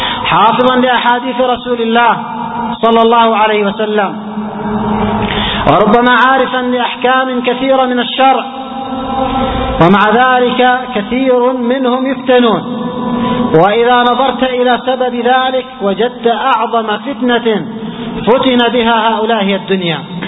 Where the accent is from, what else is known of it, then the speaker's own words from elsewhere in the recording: Yemen; لا سيما نحن عندنا في اليمن، ربما تمزقت إلى أقسام كثيرة